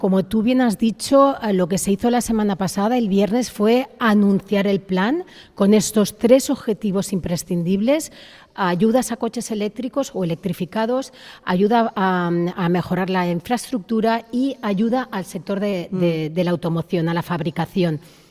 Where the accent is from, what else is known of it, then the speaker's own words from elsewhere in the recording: Spain; otro tema que yo siendo española me parece como muy importante